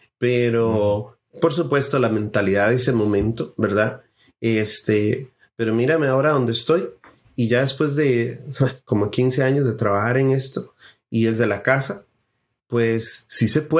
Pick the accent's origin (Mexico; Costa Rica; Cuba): Costa Rica; moved away as an adult; Y vengo de otro país, vengo de Costa Rica. Nosotros somos originalmente de Costa Rica, mi esposa y yo, y mi hijo nació en Costa Rica.